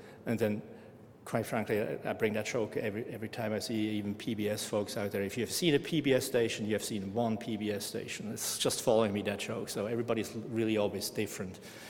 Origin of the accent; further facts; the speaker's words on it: Switzerland; I mean, I'm from Switzerland, I have a different kind of view of mountains than hills.